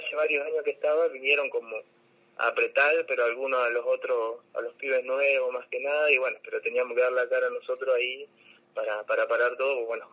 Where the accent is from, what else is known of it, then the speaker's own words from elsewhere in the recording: González Catán, Buenos Aires Province, Argentina; born there; que es de acá, que es de González Catana, donde yo nací.